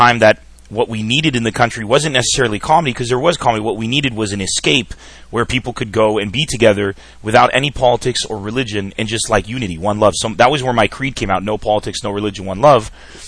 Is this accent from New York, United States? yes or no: no; San Diego, California, United States; born or raised there; now in Lebanon